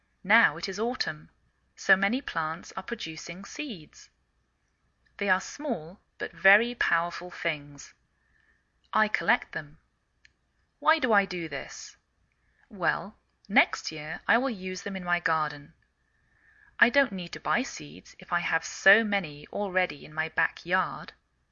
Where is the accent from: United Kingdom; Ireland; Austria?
United Kingdom; England; now in United States